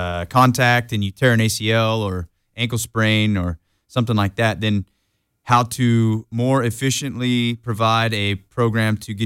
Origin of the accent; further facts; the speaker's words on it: Willows, California, United States; I'm from Willows, close, and went to Butte, then went to Chico State.